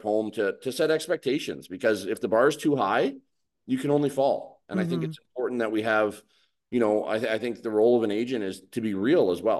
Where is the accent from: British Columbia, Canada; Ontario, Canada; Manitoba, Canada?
British Columbia, Canada; Victoria; my last one was 2018 in Victoria, in my hometown.